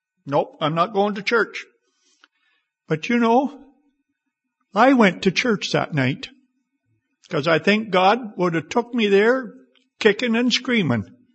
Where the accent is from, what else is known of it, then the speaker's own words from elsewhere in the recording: Bancroft, Ontario, Canada; I was brought up in the Bancroft area. I attended the church there. And I was raised in a good Christian home.